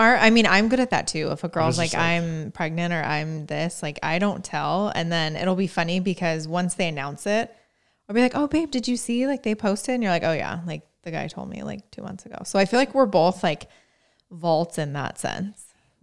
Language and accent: English; Indiana, United States; Like my hometown, obviously you grow up somewhere and you don't travel a lot. Like in the Midwest, like you hop in the car and like drive to an amusement park and that's your vacation